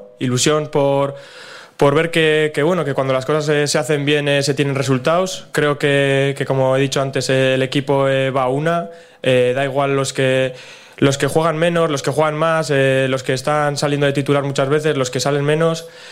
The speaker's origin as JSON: {"language": "Spanish", "region": "Navarre", "country": "Spain", "said": "Osasuna es el equipo de mi tierra"}